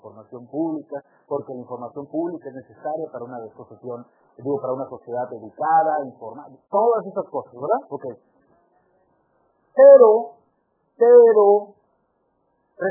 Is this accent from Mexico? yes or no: yes; Campeche, Mexico; El mío, yo soy de Campeche, digo, puede ser, igual no.